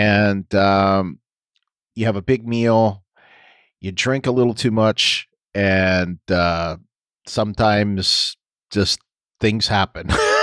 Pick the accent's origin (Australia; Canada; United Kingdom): Canada; now in United States; Because, you know, I'm Canadian, but I have lived here, you know, for 20 years.